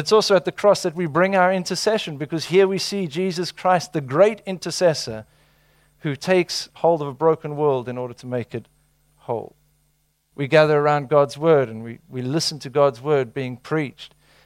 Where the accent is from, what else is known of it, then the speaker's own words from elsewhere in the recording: South Africa; I'm from South Africa.